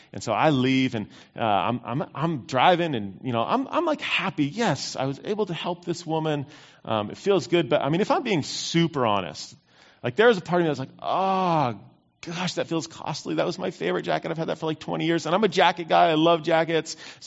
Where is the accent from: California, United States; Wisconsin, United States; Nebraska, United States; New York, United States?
California, United States; So they're leaving, and I'm from Northern California.